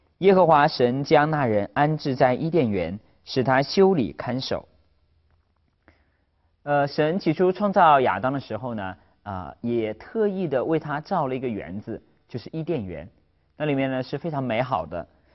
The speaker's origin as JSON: {"language": "Chinese", "country": "China", "said": "我们中国人也经常用这样的说人活着是有一口气。"}